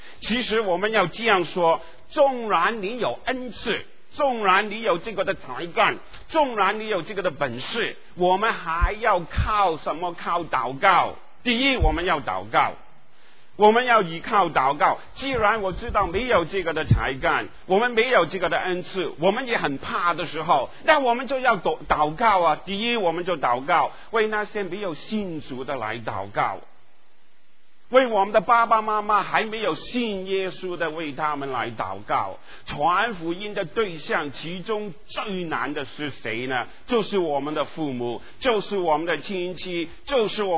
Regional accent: Guangdong, China; Chinese is a second language; 我们就到台湾去了，我们都是广东人，国语不清不楚的

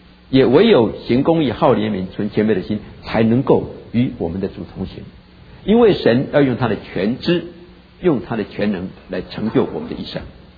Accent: China; 我们中国人有一句话啊，唾面自甘，唾面自甘。

